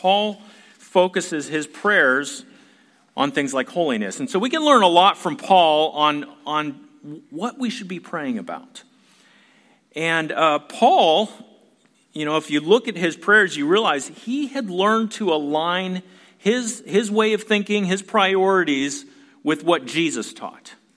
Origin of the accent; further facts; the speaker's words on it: Pennsylvania, United States; And so I grew up in a church, I grew up in Pennsylvania, by the way, in a pretty traditional Baptist church